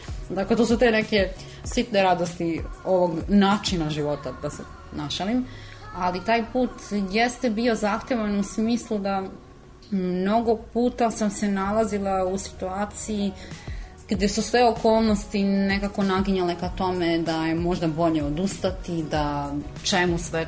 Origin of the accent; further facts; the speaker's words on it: Kruševac, Šumadija and Western Serbia, Serbia; ja sam rodom inače iz Kruševca